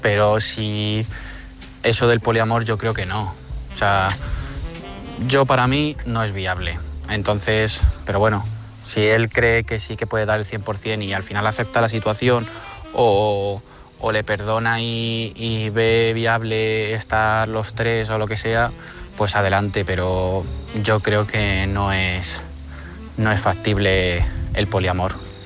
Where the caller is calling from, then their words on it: Sonseca, Castilla-La Mancha, Spain; de Sonseca.